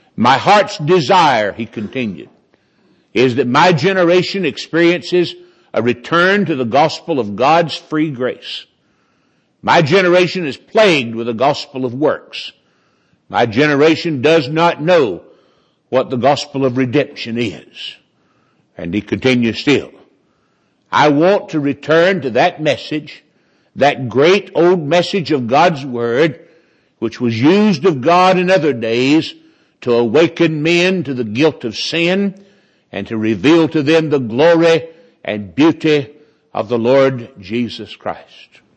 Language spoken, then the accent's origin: English; Winston-Salem, North Carolina, United States; He was an evangelist who lived in my hometown in Winston-Salem, North Carolina.